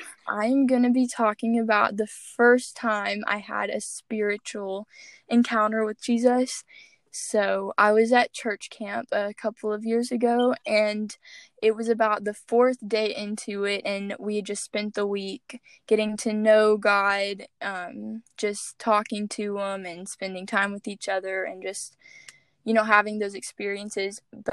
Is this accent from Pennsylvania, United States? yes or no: no; Tennessee, United States; I am from Tennessee.